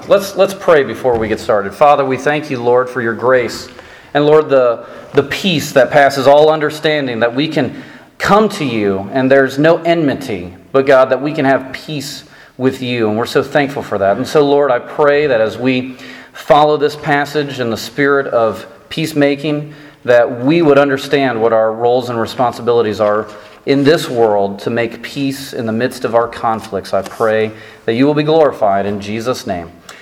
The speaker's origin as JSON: {"language": "English", "country": "United States", "said": "It's obvious that I'm from the States."}